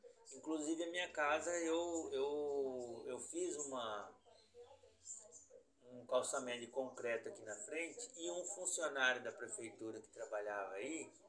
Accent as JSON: {"language": "Portuguese", "town": "Bauru", "region": "São Paulo", "country": "Brazil", "said": "Nós somos todos de Bauru. Aqui eu moro faz 26 anos."}